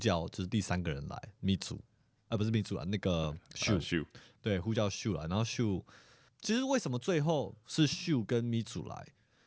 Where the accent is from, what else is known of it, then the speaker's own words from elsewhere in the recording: Taiwan; 我们是台湾来的。